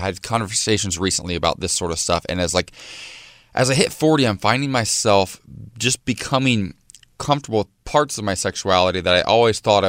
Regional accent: Ohio, United States; things that, you know, we say where I grew up in Ohio that seemed to be okay that never actually were.

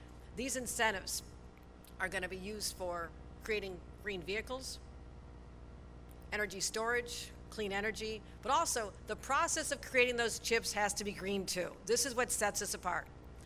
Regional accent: Buffalo, New York, United States; I'm from Buffalo, I can say that.

